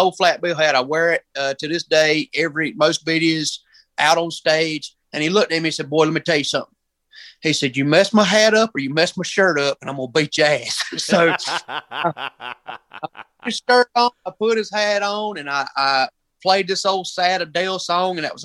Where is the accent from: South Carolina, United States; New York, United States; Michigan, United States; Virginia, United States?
South Carolina, United States; Union; I'm from Union, South Carolina.